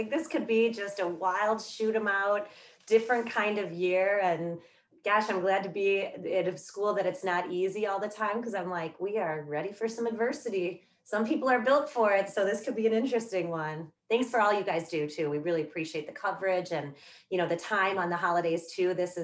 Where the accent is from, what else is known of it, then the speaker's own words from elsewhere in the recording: Chicago, Illinois, United States; And we, growing up in Chicago, we sometimes would do midnight mass and then go downtown, and they used to do carriage rides.